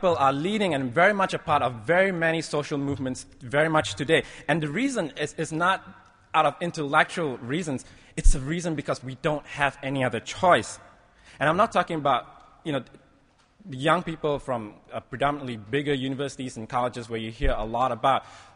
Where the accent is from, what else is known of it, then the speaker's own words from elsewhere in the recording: Malaysia; I come from Malaysia. The economic crisis when it hit Malaysia in 97, 98 displaced a lot of my family, a lot of my friends.